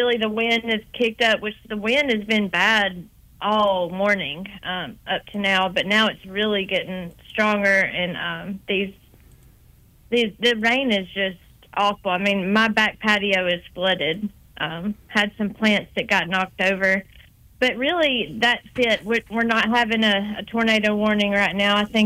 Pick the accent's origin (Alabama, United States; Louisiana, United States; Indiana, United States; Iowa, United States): Alabama, United States; I was raised in West Jefferson County, went to McAdory High School, and that's right next to Tuscaloosa.